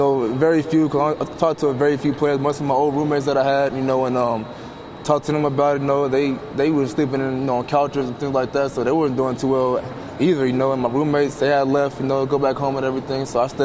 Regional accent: Chico, California, United States; I grew up in Chico, things like that.

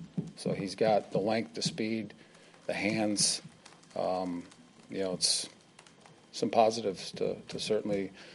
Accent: Florida, United States; now in Green Bay, United States; Yeah, this is my first year in Green Bay, too. I'm from Florida, so I'll let you know when I go through that.

